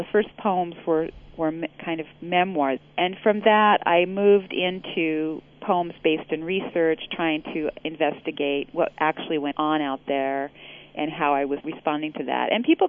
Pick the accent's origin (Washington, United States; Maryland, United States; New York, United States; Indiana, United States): Washington, United States; Richland; I grew up in Richland, Washington, which is the bedroom community for the Hanford nuclear site.